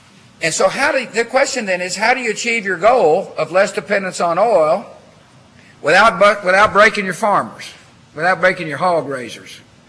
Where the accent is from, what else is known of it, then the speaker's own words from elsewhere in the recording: Texas, United States; I got a few of them in my home state of Texas.